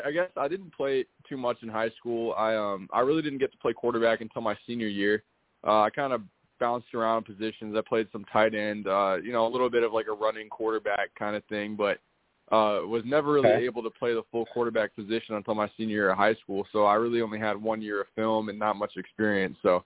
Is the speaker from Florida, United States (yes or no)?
yes; Florida, United States; also born or lived in Idaho; I mean, I'm from Florida. I was in Idaho for a little while